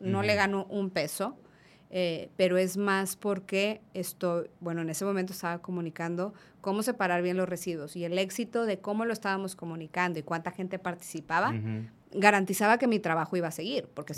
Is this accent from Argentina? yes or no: no; Mexico; pues somos mexicanos y esto es nuestro